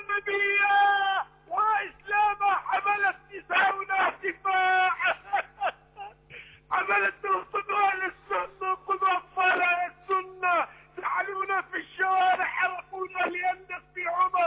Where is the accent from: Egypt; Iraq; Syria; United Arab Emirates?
Iraq; Baghdad, Baghdad Governorate; انا من بغداد